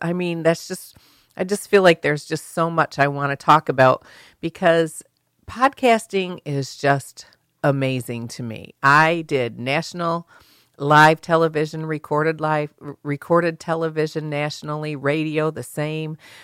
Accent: Michigan, United States; now in Kentucky, United States; Yes, I'm from Michigan. I'm used to blizzards, but honey, this was a blizzard. It was a Michigan blizzard in Kentucky, and I know it's all my fault for moving here.

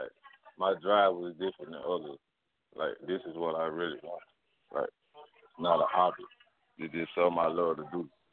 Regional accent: Ocala, Florida, United States; I'm from Florida, Ocala, Florida, Central Florida. Like an hour away from Orlando, Florida. Like 30 minutes away from Gainesville, Florida.

